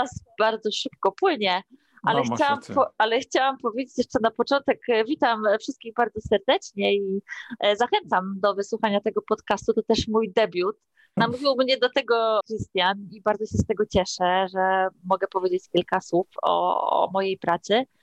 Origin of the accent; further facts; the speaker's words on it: Łódź, Łódź Voivodeship, Poland; patrolowałam ulice mojego miasta Łodzi, bo tutaj pracuję, tutaj zaczynałam pracę, tutaj mieszkam, tu się urodziłam i na razie się nigdzie nie wybieram.